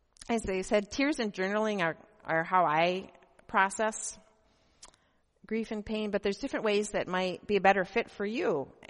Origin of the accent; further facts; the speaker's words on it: Minnesota, United States; moved away as an adult; now in Grand Rapids, United States; Michigan is a great place, but I grew up in Minnesota, so it's been difficult for me to move to Michigan, and I've had a lot of homesickness.